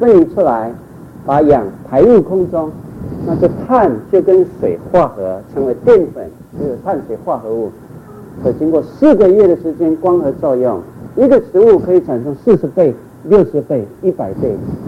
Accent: China; 我们中国人流行三种葬法，一种是土葬，还有呢火葬

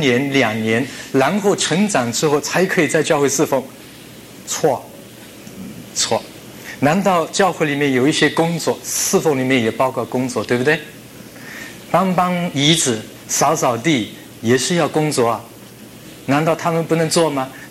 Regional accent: China; 我们中国人讲中英文一起来。

